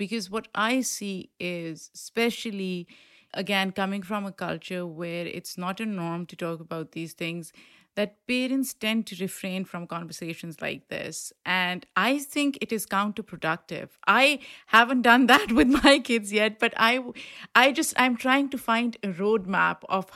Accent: Pakistan; coming from a culture that I grew up in Pakistan

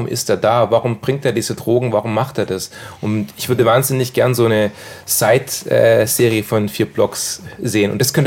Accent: Kornwestheim, Baden-Württemberg, Germany; Henne und ich, wir kommen ja beide aus Kornwestheim, so aus unterschiedlichen Gegenden.

